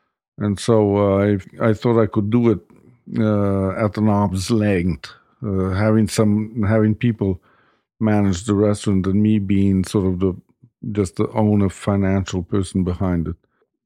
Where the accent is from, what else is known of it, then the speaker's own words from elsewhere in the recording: Rome, Lazio, Italy; also born or lived in Marche; And I've always been a Roman. I grew up in Rome.